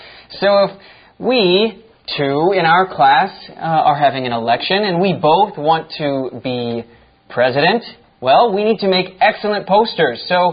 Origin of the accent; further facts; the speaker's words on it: United States; now in Taiwan; We are both from the United States. We are Americans, but we both live in Taiwan at the moment.